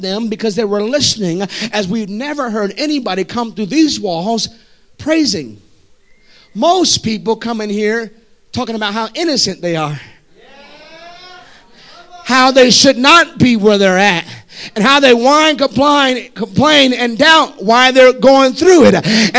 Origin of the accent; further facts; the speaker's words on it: California, United States; I'm from California, as well as Eugene, praise God, and Patsy, and Sister Barlow and Jonathan.